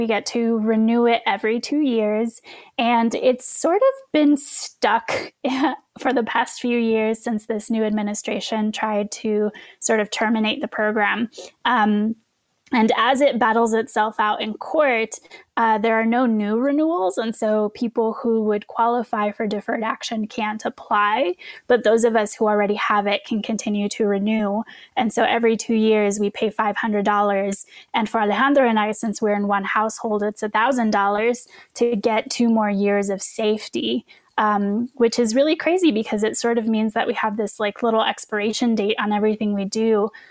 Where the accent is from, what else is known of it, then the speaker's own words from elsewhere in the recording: Phoenix, Arizona, United States; also born or lived in Chihuahua, Mexico; now in Colorado, United States; I was born in Chihuahua, Mexico, and I was raised in Phoenix, Arizona. So I only got to Colorado a bit more recently. I left Arizona after the very anti-immigrant SB 1070 came into effect.